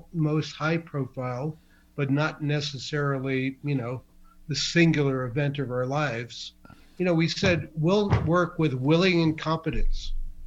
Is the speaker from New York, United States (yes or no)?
yes; New York City, New York, United States; Jewish immigrant kid, first generation born in the U.S. of Polish and Russian Jewish immigrants, growing up in New York City, Brooklyn, then Flushing, Queens